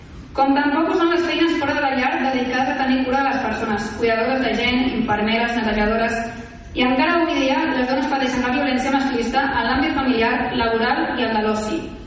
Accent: Catalonia, Spain; pel meu sentiment de pertinença a Catalunya. Des de sempre, la meva llengua principal ha estat el català. He crescut formant part i gaudint de la cultura catalana.

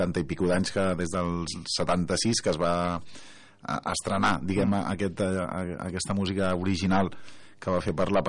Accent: Esparreguera, Catalonia, Spain; des que vaig néixer, que vaig néixer aquí a Esparreguera i segueixo vivint a Esparreguera

